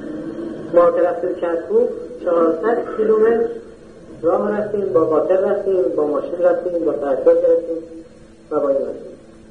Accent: Iran; ما ایرانی هستیم

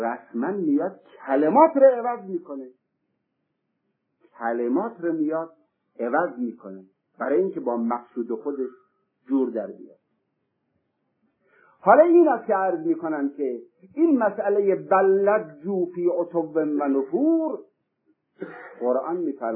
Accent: Sari, Mazandaran, Iran; من خودم اهل ساری هستم،

